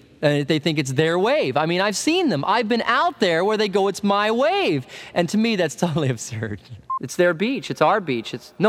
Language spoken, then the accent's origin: English; Studio City, California, United States; also born or lived in Santa Monica; Born in Santa Monica, 1947. I grew up in Studio City, which is in the Valley. Sorry, I'm a Valley. I'm really a Valley.